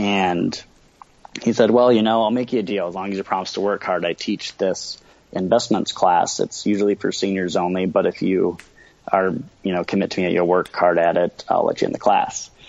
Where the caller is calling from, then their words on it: Scottsdale, Arizona, United States; also born or lived in Minnesota; I'm calling from Scottsdale, Arizona. Moved here from Minnesota about a year ago. Running my firm down here.